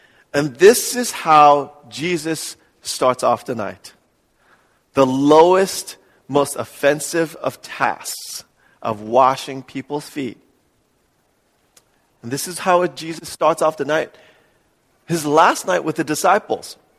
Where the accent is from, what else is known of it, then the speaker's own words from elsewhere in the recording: New York City, New York, United States; I grew up in New York City, right, riding the subways to go to my high school.